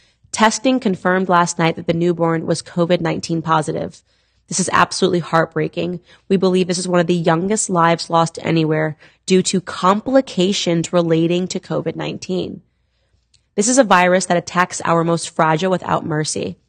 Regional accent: Stamford, Connecticut, United States; I am from Connecticut. I grew up in Stamford, Connecticut.

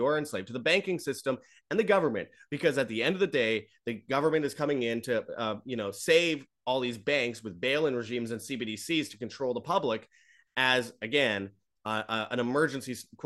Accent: Winnipeg, Manitoba, Canada; from Winnipeg, Canada, my hometown

